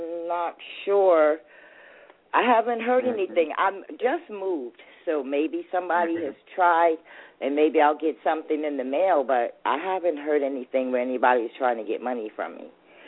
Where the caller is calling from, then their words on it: Irvine, California, United States; I'm calling from Irvine, California.